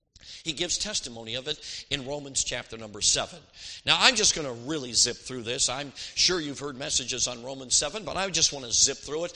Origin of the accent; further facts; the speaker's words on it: Chicago, Illinois, United States; I grew up in Chicago. I hate to admit it, but I'm a Chicago fan and everything.